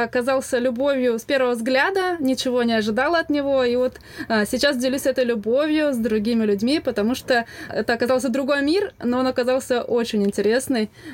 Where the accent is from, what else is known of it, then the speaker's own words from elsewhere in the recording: Novokuznetsk, Kemerovo Oblast, Russia; moved away as an adult; now in Argentina; Вообще, я родом из Сибири, из Новокузнецка, потом много двигалась по России, и потом судьба привела в эмиграцию в Аргентину. В 2017 году впервые приехала в Аргентину